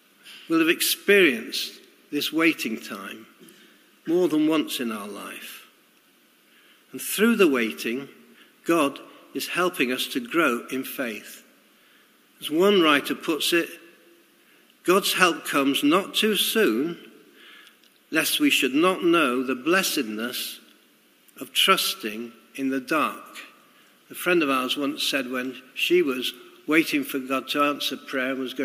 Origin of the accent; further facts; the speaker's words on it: Cheadle Hulme, North West England, United Kingdom; growing up in Cheadle-Hume, my younger brother and I had many adventures playing with our friends in the nearby fields